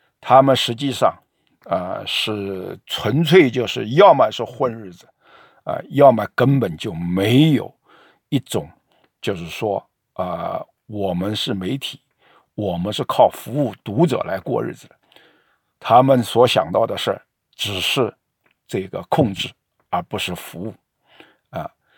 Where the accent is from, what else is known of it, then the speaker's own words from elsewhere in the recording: China; 我们中国人的媒体与美国这种北美加拿大美国这种民主国家的这个媒体的实力差的10万8千里